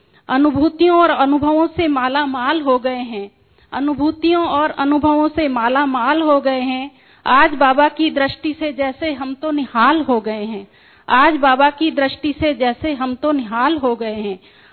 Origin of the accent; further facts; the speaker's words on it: Mumbai, Maharashtra, India; मैं 20 साल से ज्ञान में हूँ, मैं मुंबई बोरीवली से हूँ।